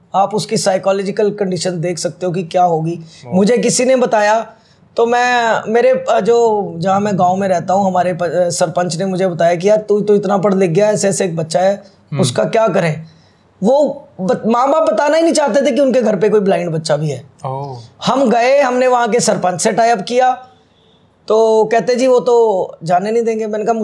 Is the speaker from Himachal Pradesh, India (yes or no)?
yes; Prithvipur, Himachal Pradesh, India; born there; वहाँ का मेरा बर्थ है, पृथ्वीपुर मेरे गाँव का नाम है।